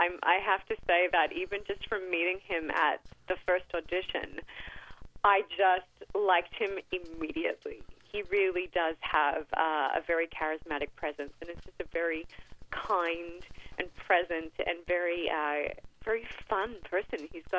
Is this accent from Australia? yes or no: yes; Australia; now in Canada; I'm originally from Australia, but I married a Canadian.